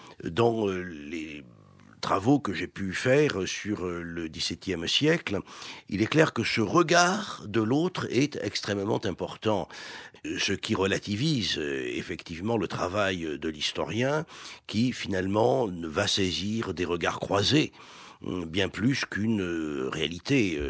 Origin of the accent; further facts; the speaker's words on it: Marseille, Provence-Alpes-Côte d'Azur, France; born there; je suis né à Marseille d'une famille cévenole et d'une famille catholique cévenole.